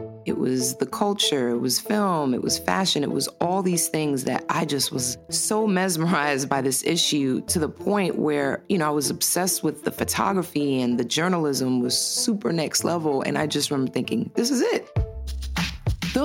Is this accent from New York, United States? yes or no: yes; New York City, New York, United States; I grew up in New York City. My first neighborhood was Chelsea Projects. Very, very Latino family at home, listening to a lot of salsa